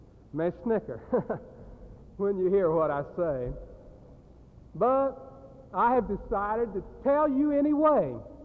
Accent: Missouri, United States; born there; Since I was born in the state of Missouri, they had to show me.

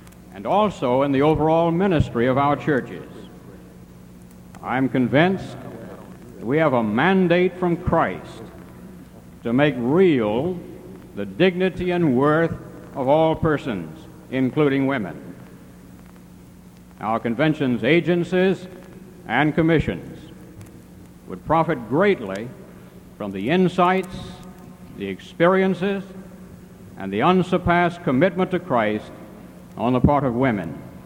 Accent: Washington, District of Columbia, United States; Mr. President … from Washington, D.C.

